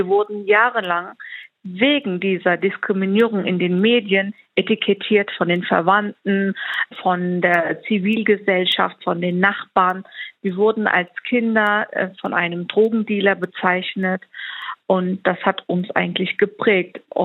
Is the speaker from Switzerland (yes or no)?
no; Germany; Ja, ich bin in Deutschland geboren. Ich trage deutsche Wurzeln. Deutschland ist immer noch meine Heimat. Ich bin dort geboren, aufgewachsen. Ich habe dort studiert.